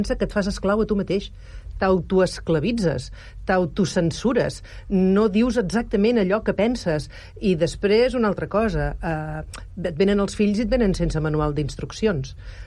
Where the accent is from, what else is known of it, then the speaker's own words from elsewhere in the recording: Catalonia, Spain; Som catalans, estem acostumats.